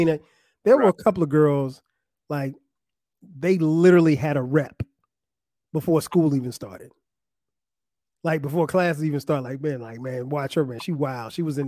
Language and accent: English; Florence, South Carolina, United States; It's located about 90 miles away from my hometown of Florence, South Carolina. But the adjustment was, you know, just being away from home.